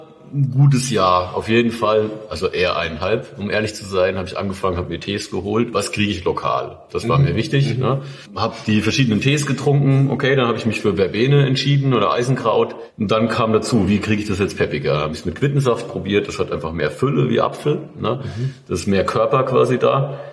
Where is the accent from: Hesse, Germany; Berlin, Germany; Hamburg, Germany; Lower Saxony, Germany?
Hesse, Germany; weil ich ja eigentlich auch gebürtiger Odenwälder bin